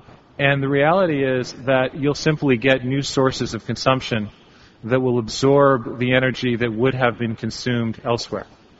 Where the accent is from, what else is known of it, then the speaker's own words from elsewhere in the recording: United States; As an American who spends a great deal of time not in the United States